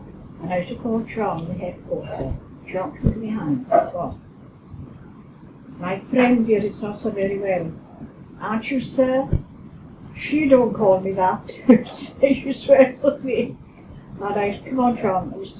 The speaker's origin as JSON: {"language": "English", "town": "Leicester", "region": "East Midlands", "country": "United Kingdom", "tie": "born or raised there", "said": "I said, well, I said, my mother and father now were in South Wales. I said, but I've brought up in Leicester."}